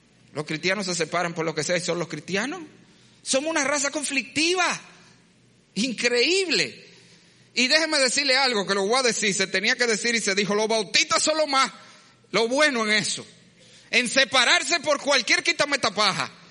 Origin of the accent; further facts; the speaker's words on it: Dominican Republic; Señores, somos todos dominicanos